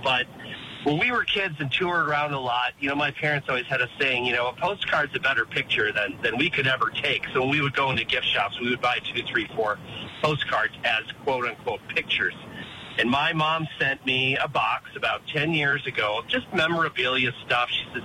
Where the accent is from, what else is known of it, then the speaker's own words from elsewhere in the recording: Minnesota, United States; I grew up in Minnesota, and our family took a lot of vacations around.